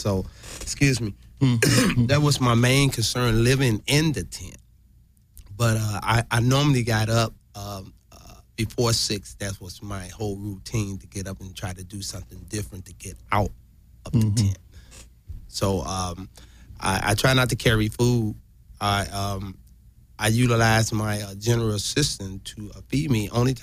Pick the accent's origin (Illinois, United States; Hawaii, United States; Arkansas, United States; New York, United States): Illinois, United States; Chicago; Since this is California, it don't get that cold at night, because I'm from Chicago.